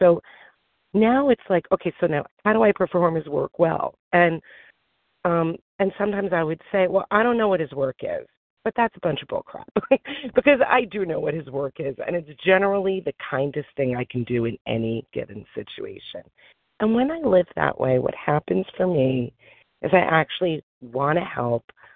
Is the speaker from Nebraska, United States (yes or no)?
no; New York, United States; I'm a recovered compulsive overeater. I'm from New York